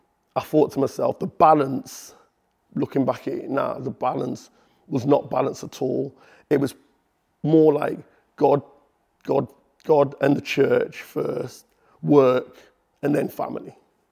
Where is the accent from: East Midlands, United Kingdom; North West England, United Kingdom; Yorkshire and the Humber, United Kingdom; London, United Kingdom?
North West England, United Kingdom; Liverpool; So I grew up in Liverpool. I'm one of 10, so I've got seven sisters and two brothers.